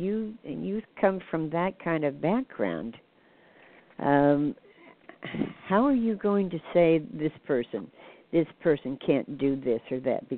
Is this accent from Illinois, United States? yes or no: yes; Illinois, United States; born there; You know, I was born down in Southern Illinois, and it was, you know, the heart of the Bible Belt.